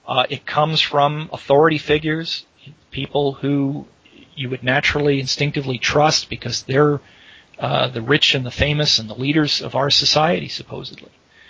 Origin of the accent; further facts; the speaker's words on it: California, United States; And I say, you know, I'm from California. And they go, oh, well, why did you ever leave California?